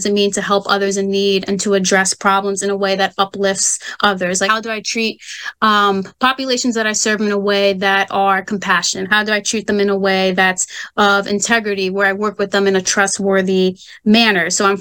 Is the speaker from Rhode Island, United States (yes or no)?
no; Maryland, United States; born or raised there